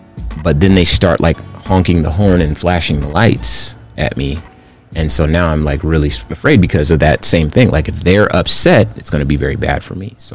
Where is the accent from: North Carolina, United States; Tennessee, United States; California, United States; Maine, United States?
California, United States; You know, I'm from California, right? I love lowriders.